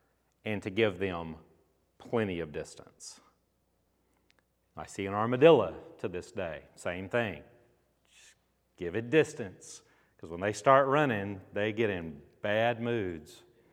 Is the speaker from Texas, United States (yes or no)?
yes; Texas, United States; So growing up in Texas, I got chased one time by a raccoon